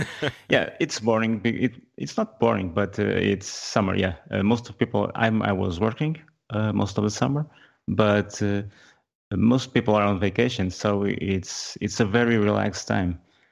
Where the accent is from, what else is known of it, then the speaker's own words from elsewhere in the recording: Portugal; Well, I'm from Portugal, not Spain.